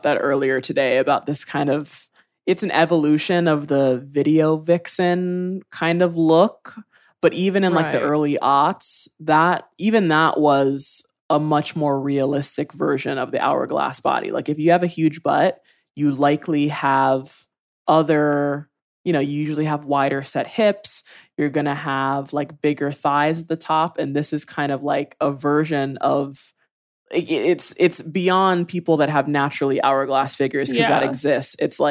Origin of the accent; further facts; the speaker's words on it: Hawaii, United States; And, you know, growing up in Hawaii, I didn't feel crazy dark, but I always thought that I was dark.